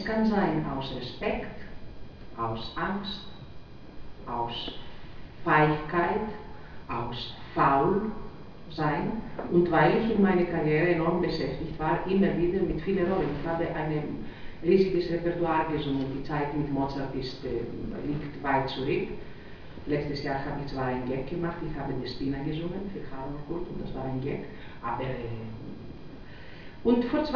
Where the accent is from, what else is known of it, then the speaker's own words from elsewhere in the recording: Greece; German is a second language; Aber ich verstehe sehr gut Deutsch und ich bin Griechin natürlich. Aber ich spreche Deutsch, ich denke Deutsch